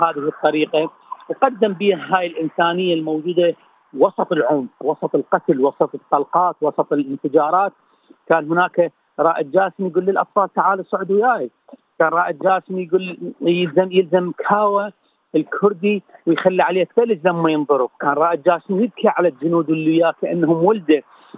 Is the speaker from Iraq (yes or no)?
yes; Iraq; كعراقيين وكثقافة عراقية وكسينما عراقية